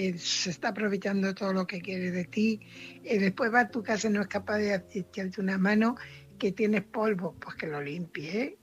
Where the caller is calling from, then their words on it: Fuenlabrada, Community of Madrid, Spain; corresponsal de Fuenlabrada.